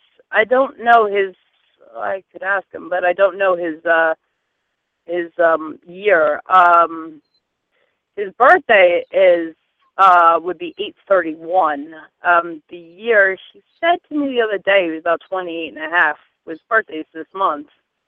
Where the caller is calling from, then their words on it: New Jersey, United States; New Jersey.